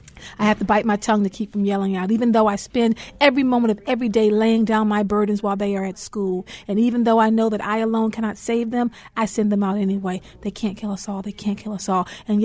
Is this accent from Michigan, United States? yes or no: no; New York, United States; now in Baltimore, United States; We chose Baltimore as our home. We are originally from New York, and we moved to Baltimore for my husband to launch a feeding ministry for the homeless.